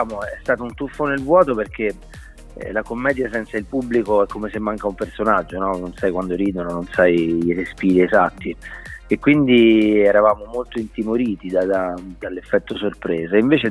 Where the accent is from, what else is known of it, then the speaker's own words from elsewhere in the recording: Canino, Lazio, Italy; tra l'altro io sono cresciuto a Canino, quindi sono anch'io della Tuscia in qualche modo.